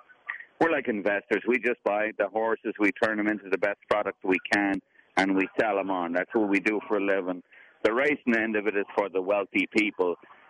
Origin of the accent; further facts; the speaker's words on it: County Meath, Ireland; I'm from County Meath.